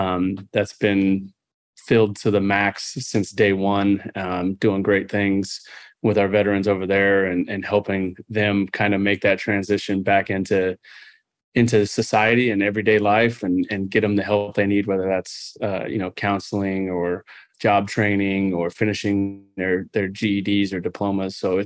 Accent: California, United States; Growing up in Southern California, unfortunately, see a lot of homeless veterans.

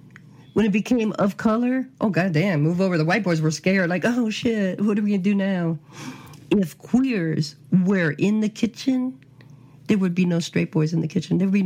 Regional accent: California, United States; I'm a Californian and, you know, San Francisco, when you go out in Castro, you go eat at queer restaurants.

